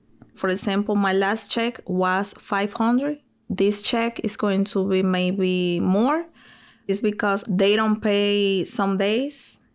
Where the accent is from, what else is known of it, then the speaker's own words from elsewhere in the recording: Dominican Republic; English is a second language; now in Chicago, United States; I'm from Dominican Republic. I only have 7 years here in Chicago and the United States.